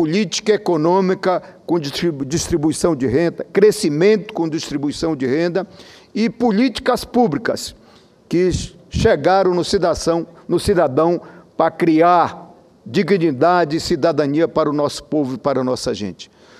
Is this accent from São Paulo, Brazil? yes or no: no; Pará, Brazil; lá no meu estado do Pará